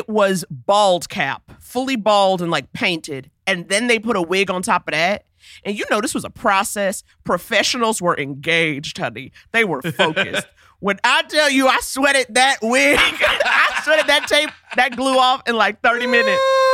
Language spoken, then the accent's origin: English; Harlem, New York, United States; I grew up in Harlem. People go, ooh, fancy. And I'm like, honey, I'm from a pre-Red Rooster Harlem.